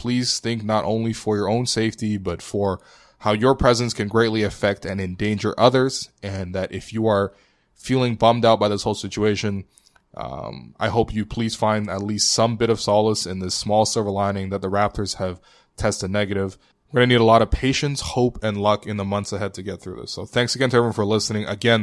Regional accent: China; now in Toronto, Canada; The other two are in China, and by latest reports, my home country seems to be through the worst of it.

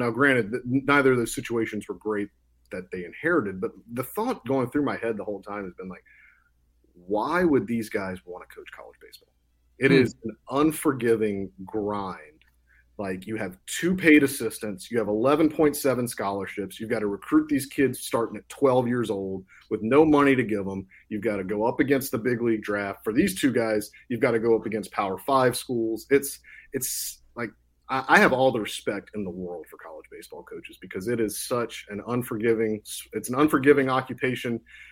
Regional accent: Baton Rouge, Louisiana, United States; I went to LSU. I'm from Baton Rouge.

